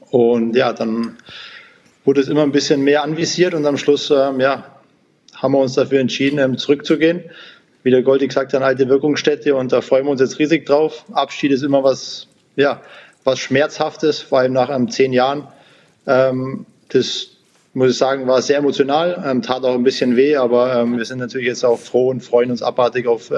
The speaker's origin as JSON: {"language": "German", "town": "Sonthofen", "region": "Bavaria", "country": "Germany", "tie": "born or raised there", "said": "Jeder weiß, dass meine Wahlheimat, ich bin ja gebürtiger Allgäuer, Sonthofen, die Wahlheimat wird Augsburg sein. Wir haben da eben ein Haus"}